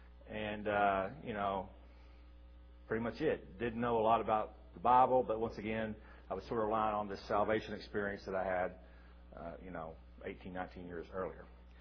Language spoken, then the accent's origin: English; Arkansas, United States; I went to school in Tahlequah, I grew up in Arkansas, and everybody professed Christianity